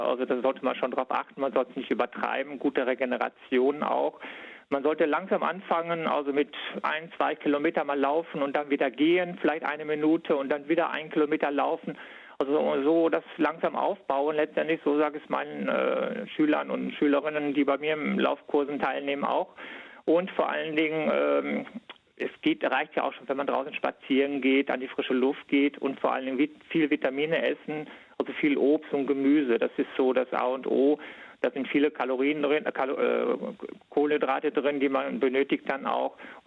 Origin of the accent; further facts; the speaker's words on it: Werne, North Rhine-Westphalia, Germany; Also ich bin jetzt im Juni zum Beispiel von Duisburg nach Münster gelaufen, durch meine Heimatstadt in Werne.